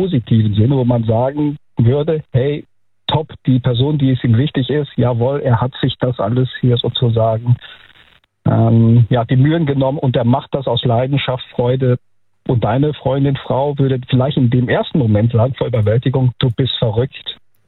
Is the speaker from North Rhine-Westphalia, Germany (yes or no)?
no; Mainz, Rhineland-Palatinate, Germany; Ich bin aus der Mainzer Ecke.